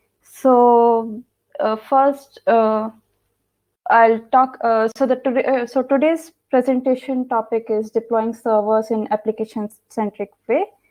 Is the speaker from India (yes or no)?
yes; India; English is a second language; moved away as an adult; now in Munich, Germany; I come from India, but I'm living in Munich, Germany since last 4 years. I came here for my master's at TU Munich, but now working as a full-time software developer at Artix AG.